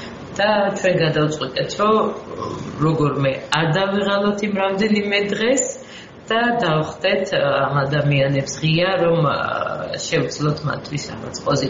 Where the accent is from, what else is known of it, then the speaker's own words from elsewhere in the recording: Merisi, Adjara, Georgia; ანუ მე აუცილებლად დავბრუნდები მერიში. აუცილებლად. მე ყოველთვის ფიქრობდი მერისზე და არასდროს არ დამიწყებია, რომ ვალში ვარ იმ ადგილთან, სადაც მე გავიზარდე.